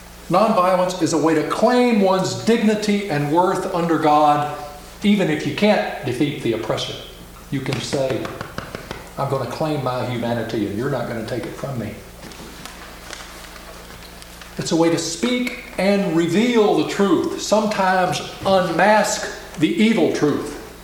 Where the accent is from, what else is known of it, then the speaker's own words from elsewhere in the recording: Memphis, Tennessee, United States; I grew up in Memphis. I know it in my bones.